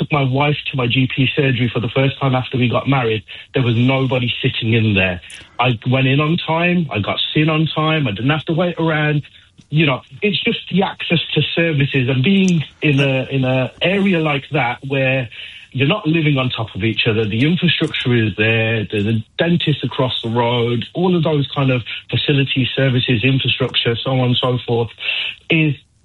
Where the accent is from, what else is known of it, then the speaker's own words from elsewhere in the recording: Birmingham, West Midlands, United Kingdom; I come from similar stock as you. I come from the West Midlands, from Birmingham, working class.